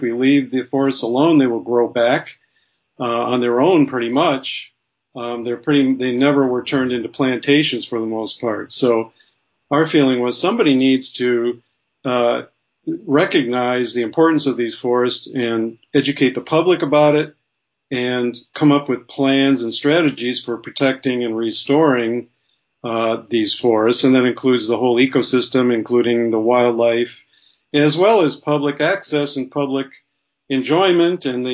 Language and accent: English; Michigan, United States; I'm originally from Michigan.